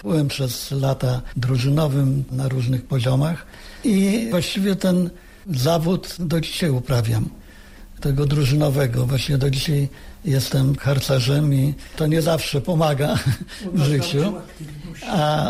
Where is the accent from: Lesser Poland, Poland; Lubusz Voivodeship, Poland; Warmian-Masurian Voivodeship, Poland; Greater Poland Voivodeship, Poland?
Lubusz Voivodeship, Poland; Zielona Góra; Przyjechaliśmy z Zielonej Góry, jesteśmy